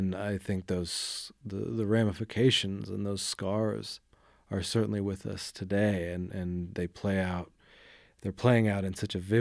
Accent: Missoula, Montana, United States; I grew up in Missoula, and I had never heard of the readout until I was in college.

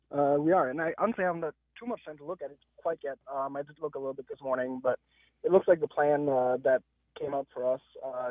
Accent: Denmark; I got to say, I'm from Denmark, so I've seen the light of, you know, universal health care.

